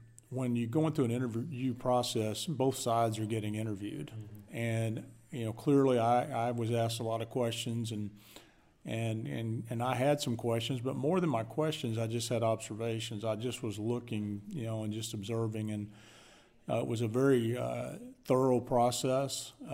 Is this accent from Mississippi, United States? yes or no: yes; Starkville, Mississippi, United States; I've been in Starkville, born and raised in Mississippi.